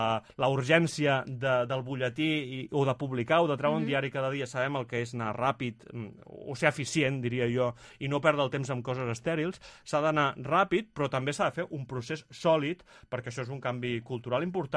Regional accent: Tiana, Catalonia, Spain; vull ser alcalde de Tiana perquè m'estimo molt el meu poble, perquè he estat implicat des de petit.

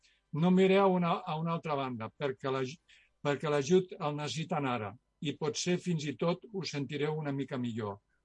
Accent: Tiana, Catalonia, Spain; Malauradament, el meu poble de Tiana

